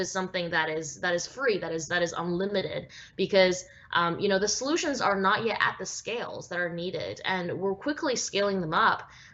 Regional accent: Vancouver, British Columbia, Canada; while I was growing up in Vancouver, Canada.

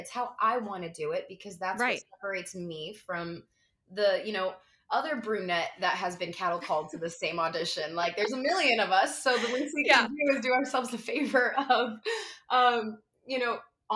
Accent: Brooklyn, New York, United States; So I grew up in Brooklyn, New York City. So I was in that, you know, arena, the whole theater.

